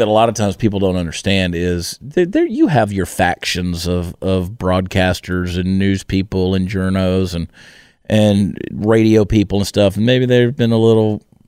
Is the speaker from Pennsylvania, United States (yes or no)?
no; Georgia, United States; I grew up in Georgia, and I've never known a Klan member.